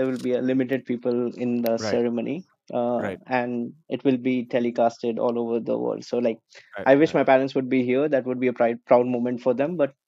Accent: Kolkata, West Bengal, India; So interestingly, I'm not Bengali, because I'm from Kolkata.

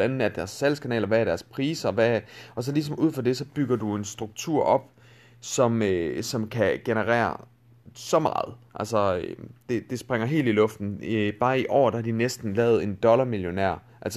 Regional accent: North Denmark Region, Denmark; Jeg kommer oprindeligt over fra Aalborg-området af, og har boet der en del år nu.

